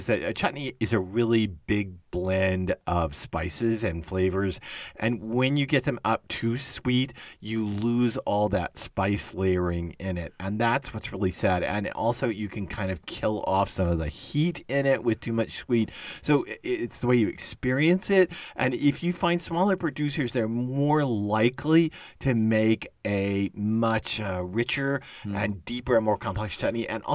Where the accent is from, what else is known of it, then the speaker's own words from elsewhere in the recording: Texas, United States; And I grew up in Texas, and it is a Mexican condiment, but it never crossed the Rio Grande into Texas, unfortunately, when I was a kid.